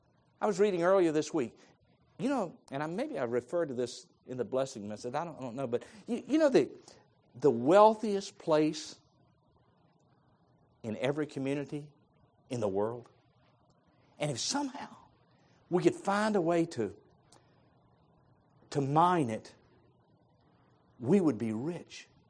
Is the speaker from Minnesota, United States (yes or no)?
no; Virginia, United States; Well, I'm from Virginia. Friday night, it's cold, it's snowing.